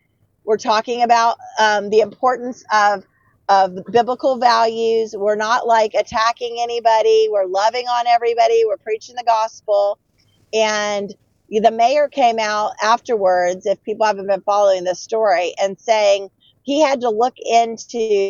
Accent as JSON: {"language": "English", "region": "Texas", "country": "United States", "said": "but as a Texan, we live a pretty sheltered life."}